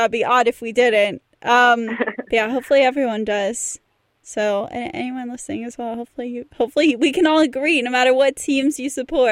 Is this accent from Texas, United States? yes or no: yes; Texas, United States; now in Bournemouth, United Kingdom; from Texas. You don't need to know the rest.